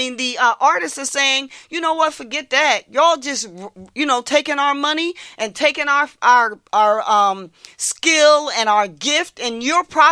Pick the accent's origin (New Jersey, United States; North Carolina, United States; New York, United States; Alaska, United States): New Jersey, United States; West Trenton; You know, I grew up in West Trenton.